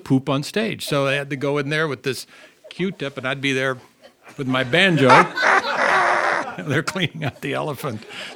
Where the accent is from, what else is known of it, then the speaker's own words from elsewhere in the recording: California, United States; also born or lived in Texas; We grew up in Orange County, California.